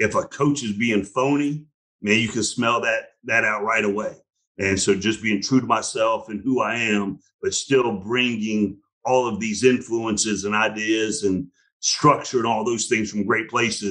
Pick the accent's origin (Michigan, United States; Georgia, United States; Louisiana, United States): Georgia, United States; Atlanta; But she fell in love with me when she found out I was from Atlanta.